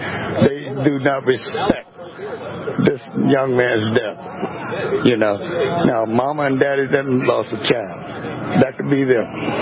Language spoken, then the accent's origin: English; United States; I love my country. I love my charm city. And I'm an American. I'm not black, white, red, or yellow. No, I am American.